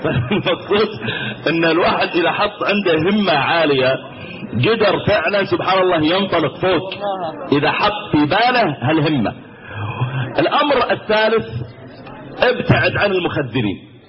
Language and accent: Arabic; Mecca, Makkah Province, Saudi Arabia; تذكرت مرة عندنا في مكة